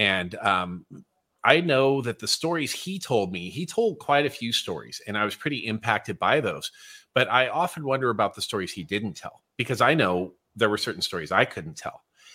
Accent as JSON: {"language": "English", "region": "California", "country": "United States", "tie": "born or raised there", "lives_now": "Seattle, United States", "said": "I grew up in California, but now for the last 30 years have lived in Seattle."}